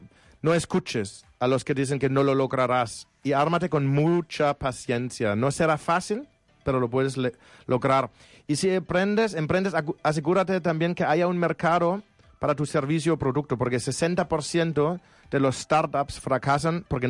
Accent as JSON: {"language": "Spanish", "country": "Germany", "second_language": "Spanish", "said": "Y mira, soy alemán, ¿eh?"}